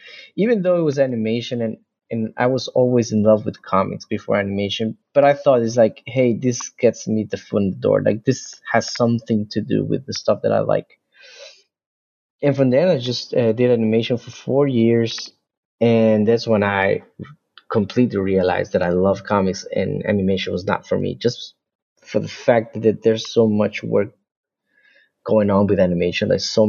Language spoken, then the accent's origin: English; Mexico; I'm from Mexico. I live here, and I grew up all my life here.